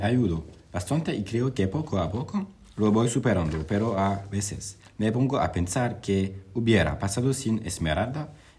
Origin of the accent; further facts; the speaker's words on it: Oaxaca, Mexico; born there; Es una cosa muy común y normal donde nací en el Istmo de Tehuantepec.